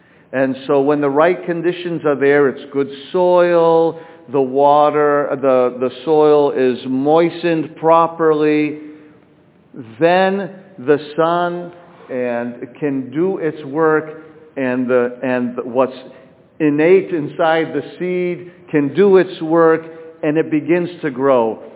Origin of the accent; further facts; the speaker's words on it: Boston, Massachusetts, United States; also born or lived in Louisville; but where I was in Louisville or where I grew up in Boston, it gets cold.